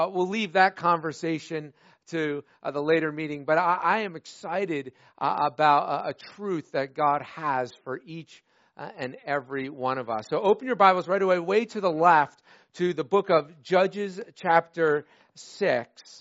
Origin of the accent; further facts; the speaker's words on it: New Jersey, United States; now in Wisconsin, United States; My parents live in New Jersey. I grew up in New Jersey, the Garden State. Don't make fun of it. It is the Garden State.